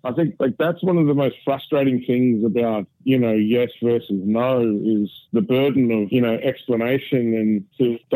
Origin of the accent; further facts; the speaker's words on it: Shepparton, Victoria, Australia; I grew up in Punch of Victoria in Shepparton. It's a one nation national stronghold.